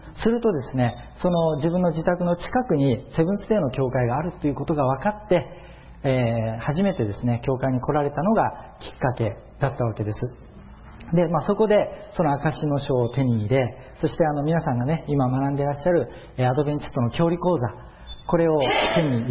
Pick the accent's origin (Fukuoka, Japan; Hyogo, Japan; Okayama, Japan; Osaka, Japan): Fukuoka, Japan; 私の実家が九州の福岡にあるんですけれども